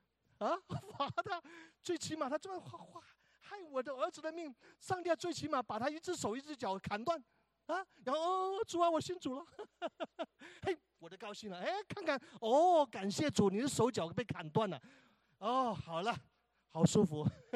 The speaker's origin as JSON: {"language": "Chinese", "country": "China", "said": "我们中国人有一句话说：“养儿当知父母恩”，对吧？"}